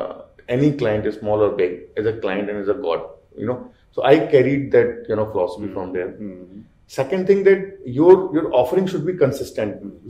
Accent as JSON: {"language": "English", "town": "Rudawal", "region": "Rajasthan", "country": "India", "tie": "born or raised there", "said": "I born and brought up in Rajasthan. There's a place called Rudawal in Bharatpur district. So till 12th I did my studies over there"}